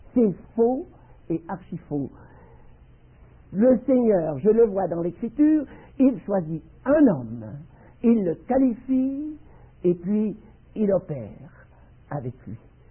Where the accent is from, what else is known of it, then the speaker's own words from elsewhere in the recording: Neuchâtel, Switzerland; born there; Quand on m'a demandé de faire le 700e anniversaire de la collégiale de Neuchâtel, ma ville natale